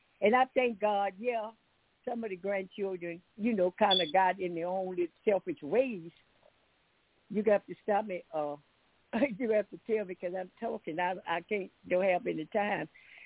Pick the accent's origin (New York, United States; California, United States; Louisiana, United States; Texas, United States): Louisiana, United States; New Orleans; also born or lived in Summit, Mississippi; now in Pine Bluff, United States; And I was a native from New Orleans. I was born in Summit, Mississippi. And from age of five, I was brought to New Orleans, was raised up there until, excuse me, until Katrina came.